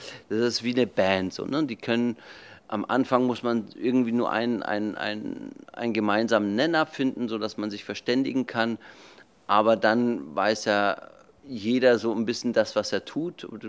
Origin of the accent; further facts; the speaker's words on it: Germany; first language French; ich bin Franzose, meine Mutter war Französin, mein Vater Deutsch. Ich bin auf der französischen Schule in Deutschland groß geworden und habe dort Englischunterricht gehabt. Also habe ich auch natürlich gleich Englisch gelernt und eben auch Spanisch.